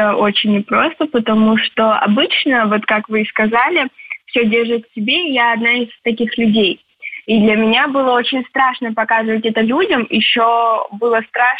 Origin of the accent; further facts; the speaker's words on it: Gagra, Abkhazia, Georgia; в моем родном городе Гагры и также в Сухуми, мою любимую набережную.